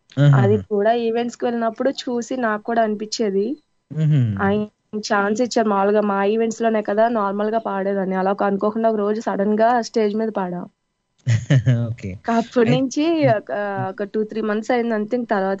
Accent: Tadepalligudem, Andhra Pradesh, India; born there; నేను పుట్టింది వెస్ట్ గోదావరిలో సార్.

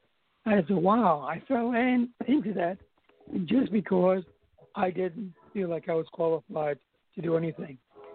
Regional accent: U.S. Virgin Islands; Virgin Island, born and raised in Virgin Island.

